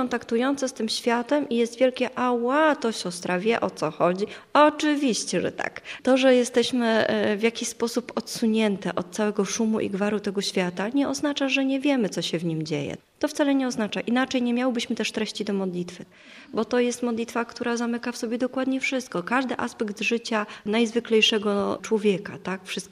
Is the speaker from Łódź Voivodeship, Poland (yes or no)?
yes; Bełchatów, Łódź Voivodeship, Poland; pochodzę z Bełchatowa, to miasto między Łodzią a Częstochową, znane z wydobycia węgla, z ogromnej elektrowni, jednej z największych w Europie. Tam się urodziłam i przez 21 lat spędziłam czas mój bardzo szczęśliwie.